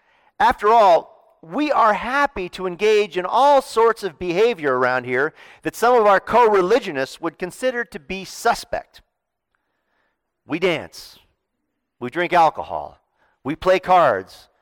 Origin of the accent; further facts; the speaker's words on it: Mendocino, California, United States; This is not Santa Cruz or Berkeley or my hometown of Mendocino